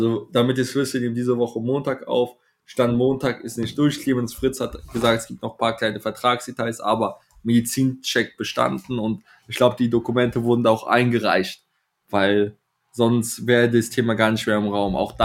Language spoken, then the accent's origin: German; Bremen, Germany; mir schmerzen nicht unbedingt als Bremer, aber als Fußballromantiker